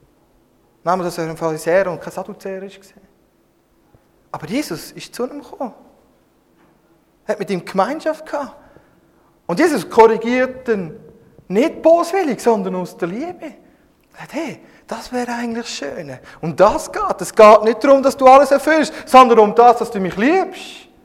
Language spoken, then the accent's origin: German; Switzerland; Als ich als Schweizer auf Paraguay, Argentinien gegangen bin